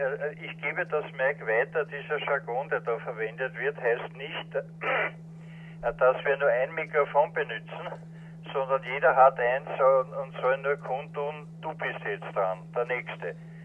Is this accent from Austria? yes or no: yes; Austria; Das besteht bei uns in Österreich aus der Kennung OE wie Österreich